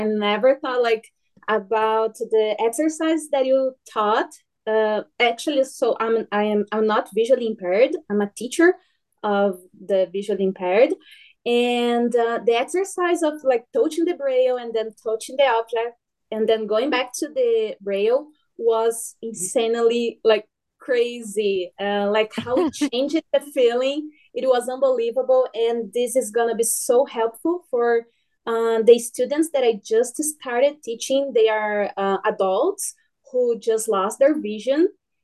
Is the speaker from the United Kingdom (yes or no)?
no; Brazil; I'm from Brazil, and actually, I'm in Brazil right now.